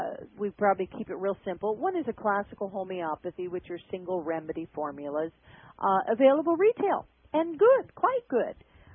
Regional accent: Alaska, United States; Remember, I'm from Alaska.

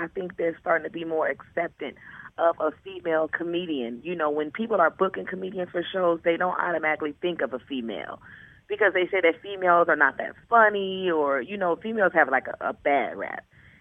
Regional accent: California, United States; also born or lived in Georgia; I'm from L.A. Well, I'm originally, I got a long story, I guess. Well, I'm going to cut it short. I'm originally from Georgia, moved to California since I was a little girl, about 5 years old, grew up in California.

